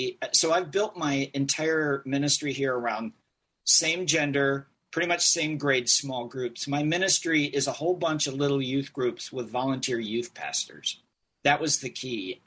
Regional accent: Eden Prairie, Minnesota, United States; I grew up in Eden Prairie in suburban Minneapolis, and nice little church, but I had no youth ministry.

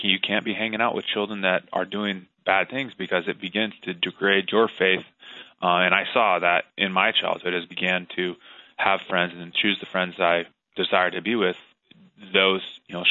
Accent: Pasco, Washington, United States; I'm actually from Pasco, Washington, you know, southeastern side of Washington State

